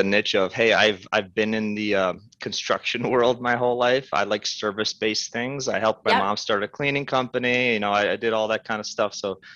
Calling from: Chicago, Illinois, United States

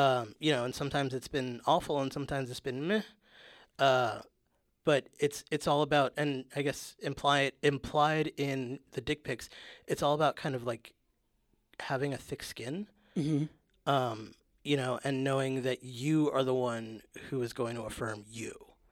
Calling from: New York City, New York, United States; Yeah, I'm talking from New York City.

